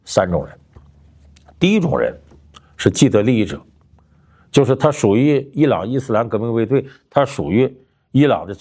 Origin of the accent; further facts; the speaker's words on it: China; 其实这种事儿我们中国人很好理解，现在中国是经济也发达了，大家文化水平也高了